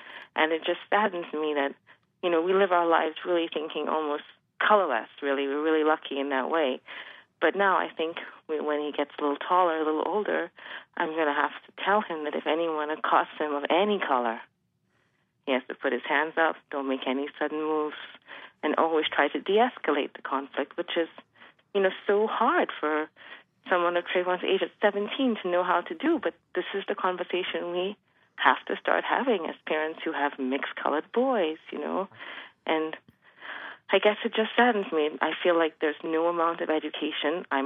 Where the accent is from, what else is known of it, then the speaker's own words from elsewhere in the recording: Trinidad & Tobago; now in Cambridge; Hi, I'm just calling because I'm from Trinidad. I'm Afro-Caribbean.